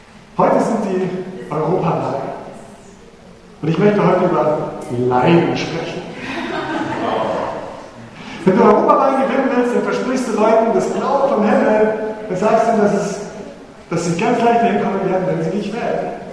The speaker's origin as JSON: {"language": "German", "town": "Munich", "region": "Bavaria", "country": "Germany", "said": "Als Münchner, da werde ich jetzt nicht"}